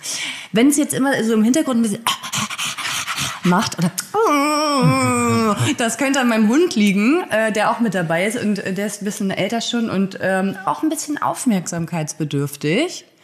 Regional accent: Mecklenburg-Vorpommern, Germany; now in Berlin, Germany; Mecklenburg-Vorpommern auf der Insel Usedom.

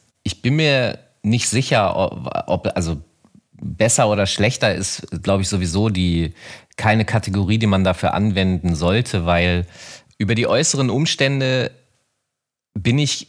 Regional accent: Hanover, Lower Saxony, Germany; in meiner Heimatstadt Hannover

